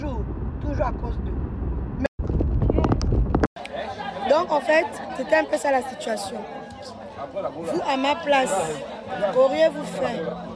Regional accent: Gabon; nous sommes tous des Gabonais et on sert le pays

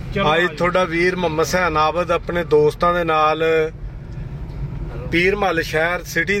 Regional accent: Kamalia, Punjab, Pakistan; ਅਸੀਂ ਇੱਥੋਂ ਦੀ ਗੁਜ਼ਰ ਰਹੇ ਸੀ ਕਿਉਂਕਿ ਸਾਡਾ ਸ਼ਹਿਰ ਤਾਂ ਕਮਾਲੀਆ ਵਾ। ਅਸੀਂ ਗੁਜ਼ਰ ਰਹੇ ਸੀ, ਅਸੀਂ ਆਏ ਸੀ ਹੈੱਡ ਸਧਨਾਈ ਤੋਂ

